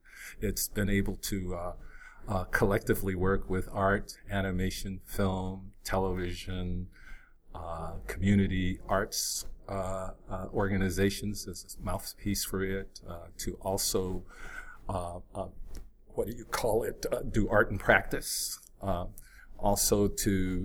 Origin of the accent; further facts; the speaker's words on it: New Mexico, United States; now in Los Angeles, United States; And I'm from New Mexico. So when I went to a predominantly Black college as a teacher, it really amazed me.